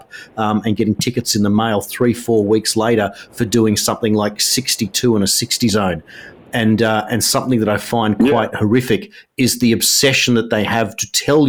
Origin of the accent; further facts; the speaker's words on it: New South Wales, Australia; particularly here in my home state of New South Wales.